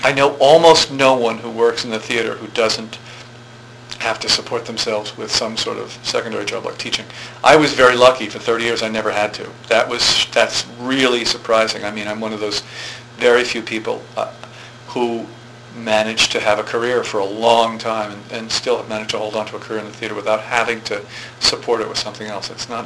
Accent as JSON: {"language": "English", "region": "New York", "country": "United States", "tie": "born or raised there", "said": "Oh, Long Island."}